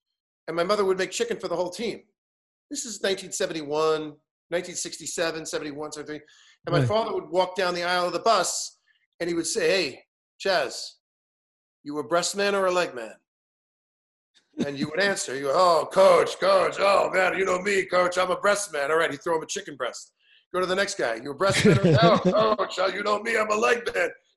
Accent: Massapequa, New York, United States; I said, I'm from Massapequa.

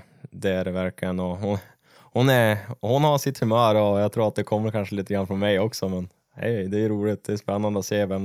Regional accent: Umeå, Västerbotten County, Sweden; Jag är ju född och uppvuxen i Umeå. Eller egentligen 2 mil utanför Umeå i en liten by som heter Karsö.

